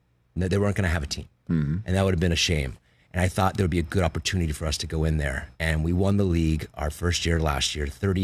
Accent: Italy; first language Italian; English is a second language; Because that's my first language is Italian.

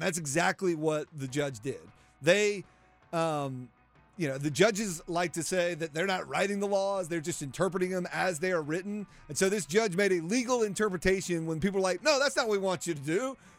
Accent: United States; something about being an American, especially one who grew up for me in the 80s and 90s

